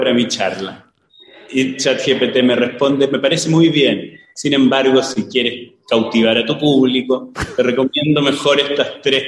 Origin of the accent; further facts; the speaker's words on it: Chile; Ok, yo te cuento para tener que decir algo, porque soy el chileno.